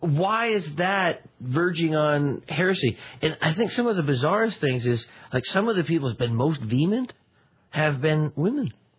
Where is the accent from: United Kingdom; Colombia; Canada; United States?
United Kingdom; Scotland; I'm Scottish.